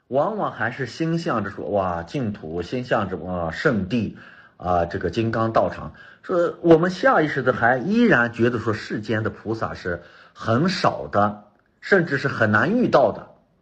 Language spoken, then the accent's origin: Chinese; Putuo, Zhejiang, China; born there; 我生在普陀嘛